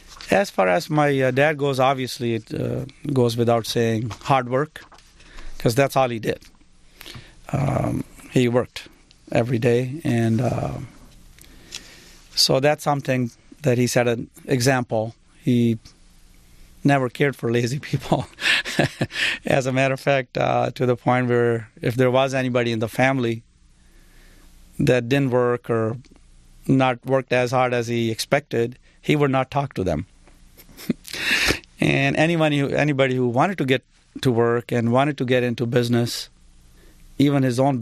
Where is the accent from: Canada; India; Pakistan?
Pakistan; I grew up in a medium-sized town.